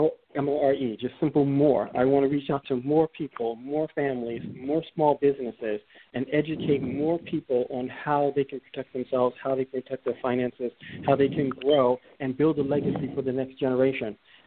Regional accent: New York City, New York, United States; I grew up in New York City. I was raised in projects in New York City up in Harlem.

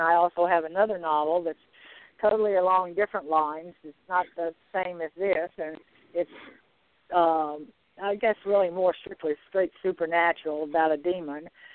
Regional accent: Louisiana, United States; moved away as an adult; also born or lived in Texas; now in Virginia, United States; I spent most of my life in Louisiana. I was born in Texas, but moved to Louisiana with my family when I was just a baby

